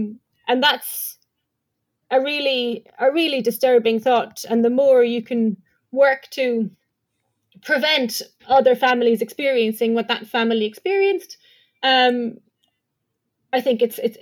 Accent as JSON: {"language": "English", "country": "Ireland", "lives_now": "United States", "said": "I am from Ireland, which is very small."}